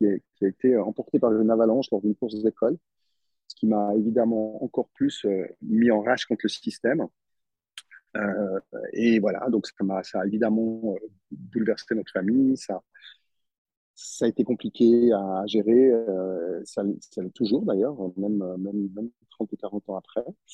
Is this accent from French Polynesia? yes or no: no; Montreux, Vaud, Switzerland; j'ai grandi en Suisse, dans une petite ville, la petite ville de Montreux, une petite ville de 20 000 habitants. Donc, c'était une ville, en plus, un grand village, on va dire, où je connais un peu tout le monde.